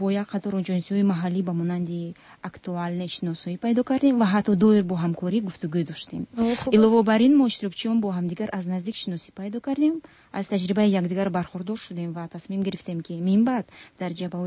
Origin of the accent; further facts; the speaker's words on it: Tajikistan; در وطن خودم در تاجیکستان مفید میباشد